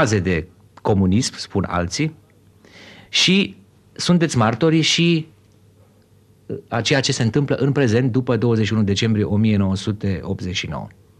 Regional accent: Romania; Bine, eu sunt român, e normal să vorbesc românește

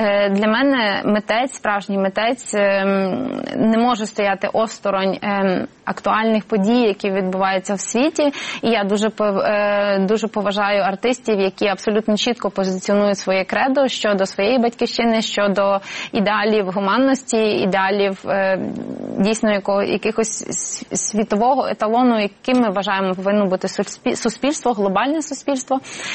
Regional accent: Brody, Lviv Oblast, Ukraine; я сама також родом з Броді і фактично біля цієї синагоги виросла.

